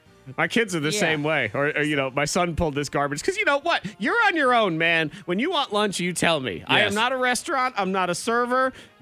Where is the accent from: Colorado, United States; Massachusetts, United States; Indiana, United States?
Massachusetts, United States; Boston; I mean, I grew up in Boston. I was like, you don't have a Boston accent. I said, I know, because it sounds bad.